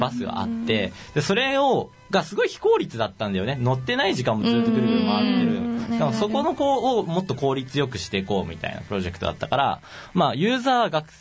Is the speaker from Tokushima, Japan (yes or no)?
no; Yokohama, Kanagawa, Japan; now in Fukuoka, Japan; あ、横浜です。